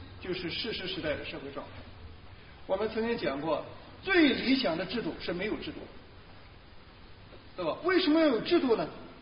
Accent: China; 我就常常说啊，作为一个中国人，做

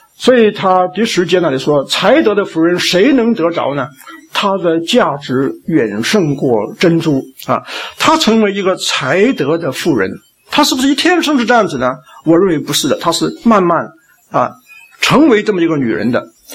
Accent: China; 就是特别是以前在文化大革命的时候，我们中国人的牙齿很多都没有照顾的，但是你来到西方

